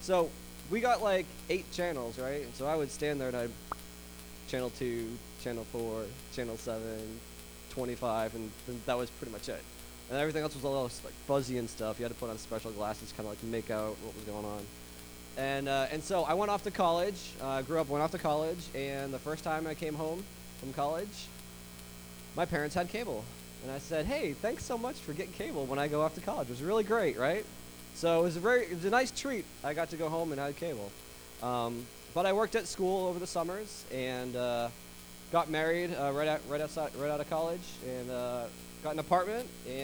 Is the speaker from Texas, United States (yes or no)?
no; Boston, Massachusetts, United States; accent: Boston; now in New York, United States; So I'm not originally from New York. I'm originally from the Boston area, so is my wife, and we love Boston.